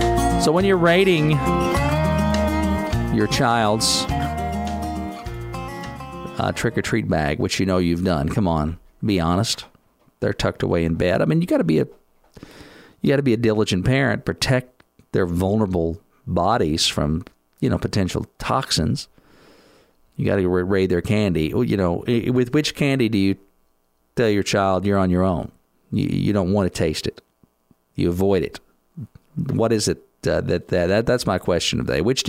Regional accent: United States; other than the fact that I'm an American and who gets elected matters.

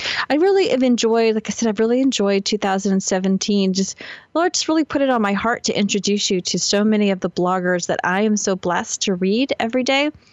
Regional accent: Northeast, United States; I grew up in the Northeast, so I'm used to blizzards and hurricanes, but I'm not used to them being named.

